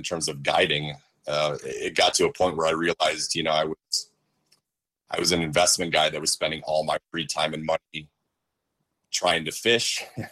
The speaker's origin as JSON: {"language": "English", "region": "Iowa", "country": "United States", "tie": "born or raised there", "said": "I grew up in Iowa, so I was Iowa born"}